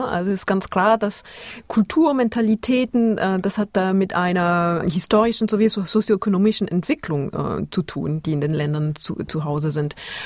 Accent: Basel, Basel-Stadt, Switzerland; Ich bin in Basel groß geworden, hatte Zugang zu deutschem Fernsehen, kannte den Gottschalk

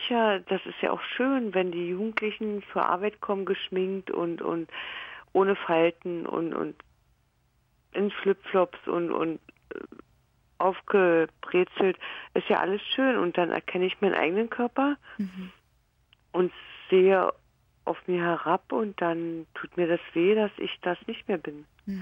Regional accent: Germany; now in Switzerland; es ist ja nicht nur mein Alter, sondern ich bin ja auch eine Deutsche in der Schweiz.

